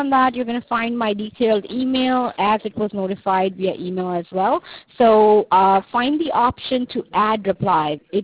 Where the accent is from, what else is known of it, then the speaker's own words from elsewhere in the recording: Durban, KwaZulu-Natal, South Africa; I'm from Durban, KwaZulu-Natal, in South Africa. That's where I lived, Old Port City. So that's where I grew up. I was born there